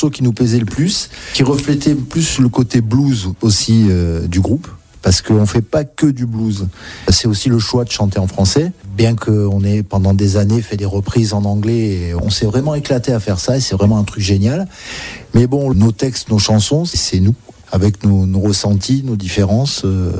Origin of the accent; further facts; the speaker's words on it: France; et aussi le fait qu'on est français, quoi.